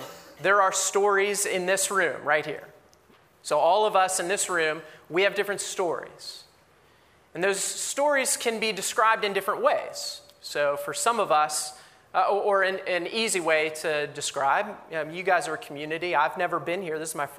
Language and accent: English; Pennsylvania, United States; I grew up in Pennsylvania. Might be another way to describe me.